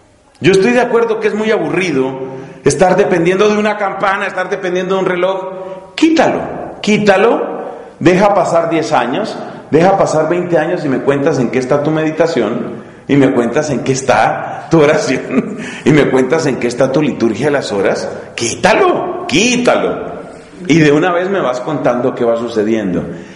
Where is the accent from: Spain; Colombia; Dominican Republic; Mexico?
Dominican Republic; en mi país la frase es esa. No, ya, yo creo que cada uno ya es maduro, cada uno ya sabe cómo es la vida dominicana